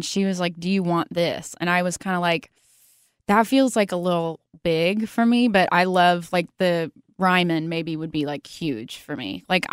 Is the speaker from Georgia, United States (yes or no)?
no; Neoga, Illinois, United States; born or raised there